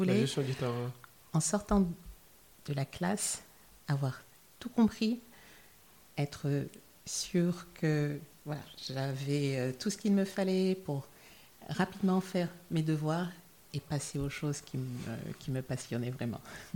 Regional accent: Dakar, Senegal; Alors, je suis née, j'ai grandi à Dakar.

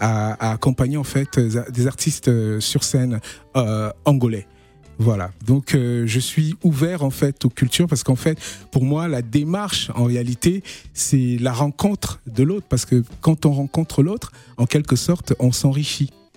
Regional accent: Cameroon; also born or lived in France; j'ai grandi en partie au Cameroun, en France. Et donc, j'ai cette double, en fait, on va dire, cette double culture qui est plutôt un enrichissement.

